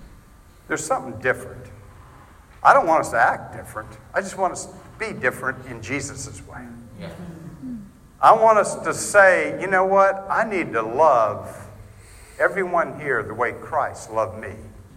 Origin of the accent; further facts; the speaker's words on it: Florida, United States; I'm from Florida originally.